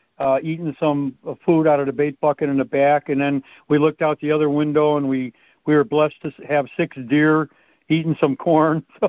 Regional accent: Illinois, United States; visiting us up in the North Woods of Wisconsin at our place up there because we're from Illinois.

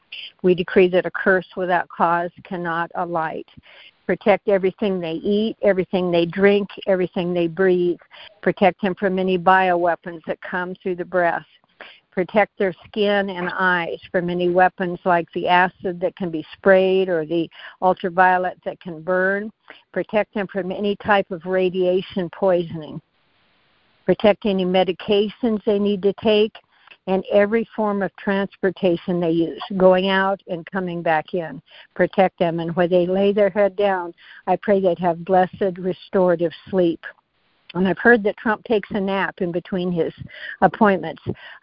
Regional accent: Wyoming, United States; I'm from Wyoming, so I'm praying for a team from Wyoming to come and represent Wyoming in the tent.

